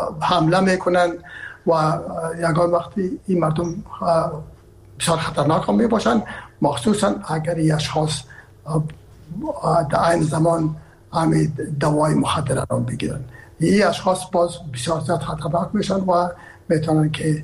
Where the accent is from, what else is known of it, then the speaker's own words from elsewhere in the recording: Herat, Afghanistan; من که هستم از هرات هستم و پدر مادر من هرات هستن